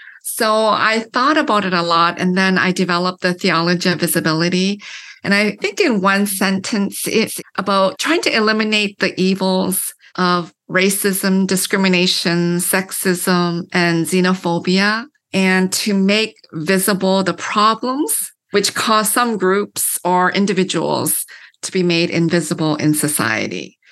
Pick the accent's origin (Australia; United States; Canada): Canada; And I grew up in Canada and we never talked about racism in black and white terms. And then I moved here to start teaching